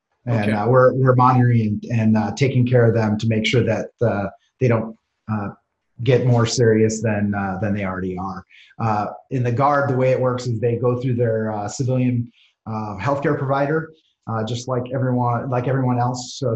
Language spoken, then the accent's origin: English; Antigo, Wisconsin, United States; here in my home state of Wisconsin.